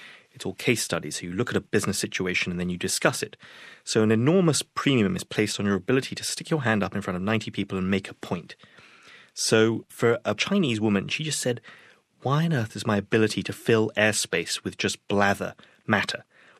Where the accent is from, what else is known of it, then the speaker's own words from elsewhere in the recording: United Kingdom; One is I'm British.